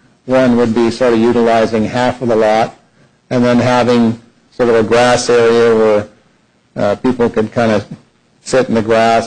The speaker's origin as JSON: {"language": "English", "town": "Vancouver", "region": "British Columbia", "country": "Canada", "tie": "born or raised there", "moved": "yes", "lives_now": "United States", "said": "I grew up in Vancouver, now I live in California."}